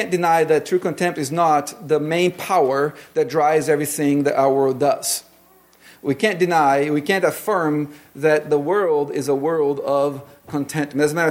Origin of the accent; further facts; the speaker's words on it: Brazil; Growing up in Brazil, there was a big book that every girl was supposed to read.